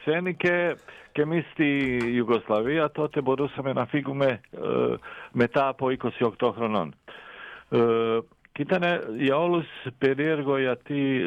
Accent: Zagreb, City of Zagreb, Croatia; εγώ είμαι από Ζάγκρεπ

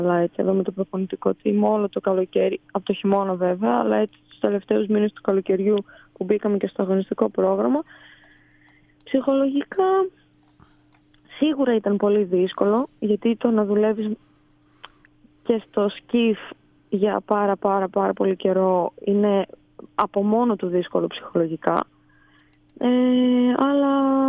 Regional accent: Thessaloniki, Central Macedonia, Greece; Εγώ κατάγομαι από τη Θεσσαλονίκη, μεγάλωσα στη Θεσσαλονίκη.

